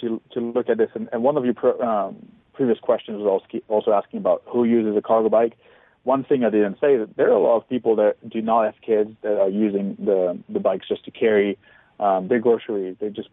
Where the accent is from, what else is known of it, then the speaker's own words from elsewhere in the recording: Strasbourg, Grand Est, France; I grew up in between France and Germany in a town called Strasbourg.